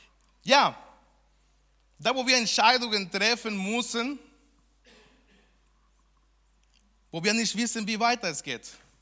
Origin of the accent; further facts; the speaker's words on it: Mexico; German is a second language; moved away; weil ich komme aus Mexiko, ich folge da viele Leute aus Mexiko